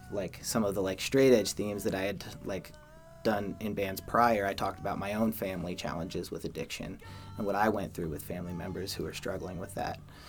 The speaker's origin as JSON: {"language": "English", "region": "Utah", "country": "United States", "tie": "born or raised there", "said": "I think growing up in Utah, you have that Western sort of, like, for me, I raged against it as a kid."}